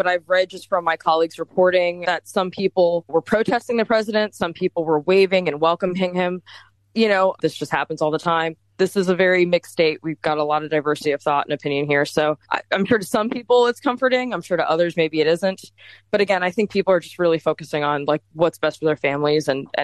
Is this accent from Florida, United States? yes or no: yes; Miami, Florida, United States; You know, I'm almost a third generation Floridian myself. I grew up in Miami. We've had back to back hurricanes growing up.